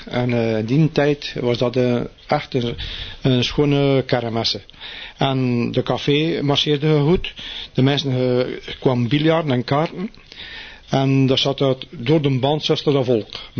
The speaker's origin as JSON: {"language": "Dutch", "town": "Maldegem", "region": "East Flanders", "country": "Belgium", "tie": "born or raised there", "said": "In Maldegem op Meuntje. Dat is Café Molentjesplein. Dat was mijn thuis daar. Mijn vader was daar klompenmaker. En hier het café. En daar ben ik dus geboren."}